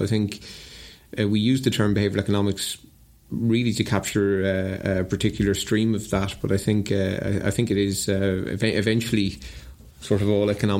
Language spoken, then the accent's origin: English; Ireland; I started off very interested in the psychology of recessions growing up in Ireland in the 80s.